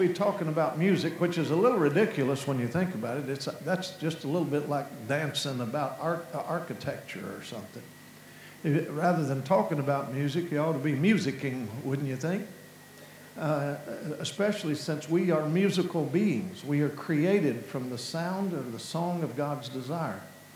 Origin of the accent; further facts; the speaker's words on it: Glasgow, Kentucky, United States; born there; I was born in Glasgow, Kentucky. And so since I was born in Glasgow, Kentucky